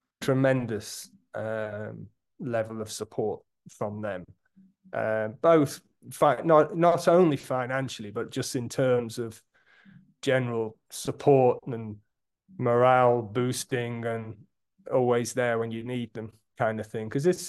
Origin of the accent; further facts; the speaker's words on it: England, United Kingdom; I grew up in England.